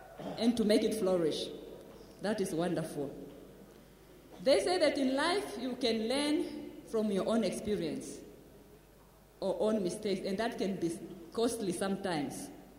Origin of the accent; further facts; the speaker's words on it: Windhoek, Khomas, Namibia; I'm from Windhoek, Namibia.